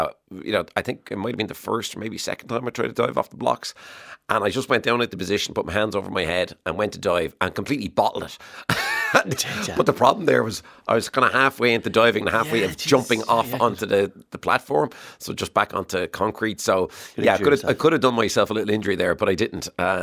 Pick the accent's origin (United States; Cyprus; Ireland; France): Ireland; Waterford, Munster; So I'm from Waterford, as you mentioned